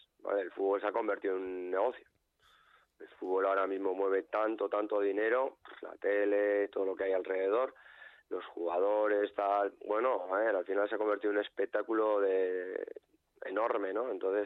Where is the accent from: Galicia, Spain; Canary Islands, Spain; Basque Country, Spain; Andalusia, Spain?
Basque Country, Spain; yo de donde vengo, por ejemplo, el País Vasco, las cooperativas trabajan así también